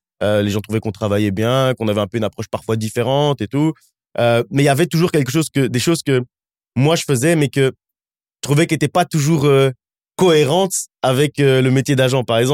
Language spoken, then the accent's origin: French; Charleroi, Wallonia, Belgium; grandi à Charleroi de mes 7 ans jusqu'à mes 18 ans et mon départ pour l'université.